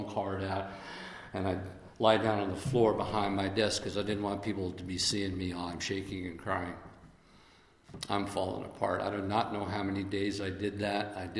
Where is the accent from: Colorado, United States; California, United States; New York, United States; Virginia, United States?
California, United States; Lancaster; I'm living at home. I was raised in Lancaster. I'm at home with mommy and daddy. I'm approaching the age of 30.